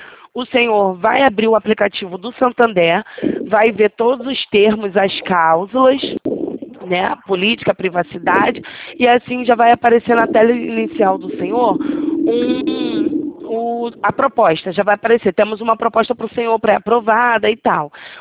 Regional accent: Rio de Janeiro, Brazil; sou do Rio de Janeiro.

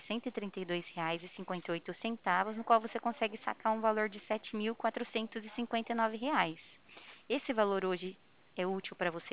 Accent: Ribeirão Preto, São Paulo, Brazil; Eu sou aqui de Ribeirão Preto

